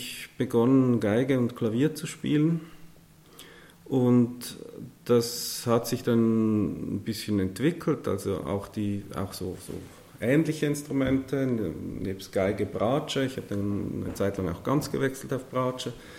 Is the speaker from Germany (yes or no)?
no; Switzerland; ich möchte mal endlich wieder zurück in mein Heimatland. Und so bin ich dann nach Einsiedeln gekommen, wo ich ja nicht aufgewachsen bin, aber wo ich schon als Jugendlicher oft war